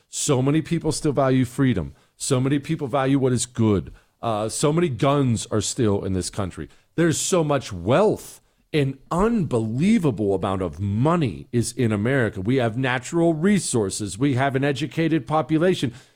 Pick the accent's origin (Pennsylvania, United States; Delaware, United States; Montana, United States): Montana, United States; I've been to Ennis several times because I grew up in Montana, so I already knew I loved Ennis.